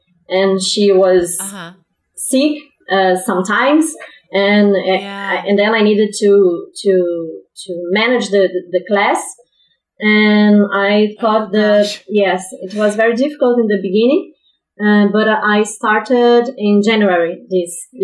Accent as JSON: {"language": "English", "region": "Rio de Janeiro", "country": "Brazil", "second_language": "English", "said": "I'm from Brazil. I live in Rio de Janeiro."}